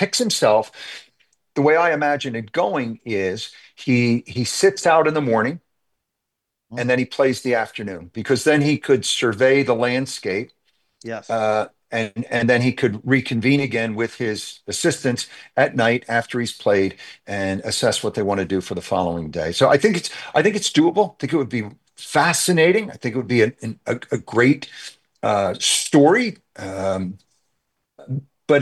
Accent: Pennsylvania, United States; Western PA to where I grew up in Southeastern PA.

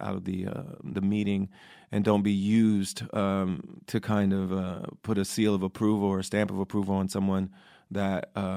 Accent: Ohio, United States; also born or lived in New York; now in California, United States; I used to vote in New York, and I'm from Ohio originally.

